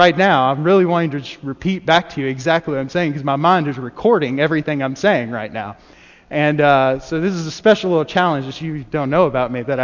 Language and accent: English; Bowling Green, United States; I'm from Bowling Green. I was here for a very long time. My entire life, and then I moved away for the past 2 years and lived in Atlanta.